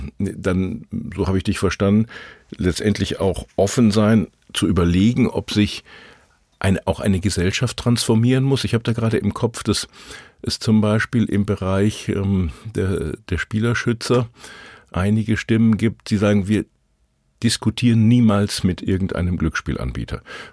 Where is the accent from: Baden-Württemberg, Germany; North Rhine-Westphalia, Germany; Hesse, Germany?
North Rhine-Westphalia, Germany; born there; Ich bin mit Leib und Seele ein Mensch aus dem Ruhrgebiet, da geboren und am Rande wohnend und lebend.